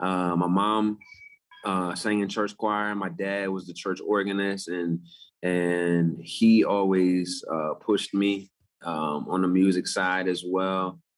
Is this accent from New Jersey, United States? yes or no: yes; Willingboro, New Jersey, United States; I grew up in New Jersey, Willingboro, New Jersey, a very, what I would deem affluent African-American community.